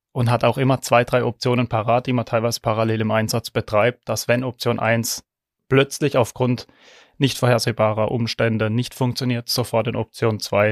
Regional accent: Schwanau, Baden-Württemberg, Germany; In der Ortenau, wie du schon gesagt hast, in Schwanau, auf einem kleinen Dorf, Teilort mit guten 1000 Einwohnern damals. Und daher sehr dörflich geprägt mit Landwirtschaft drumherum. Und das ist meine Kindheit.

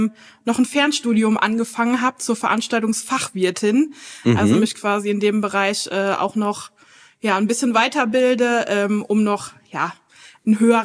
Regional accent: Rhineland-Palatinate, Germany; now in Neuwied, Germany; ich bin keine Neuwiederin. Ich komme aus dem Westerwald, aus der Nähe von Hachenburg. Und bin dann vor 6 Jahren hier hingezogen

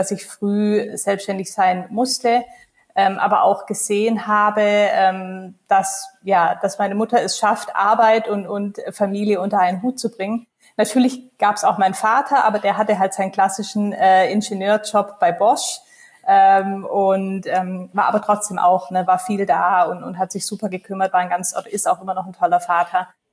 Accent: Stuttgart, Baden-Württemberg, Germany; now in Hamburg, Germany; Großraum Stuttgart, Süddeutschland.

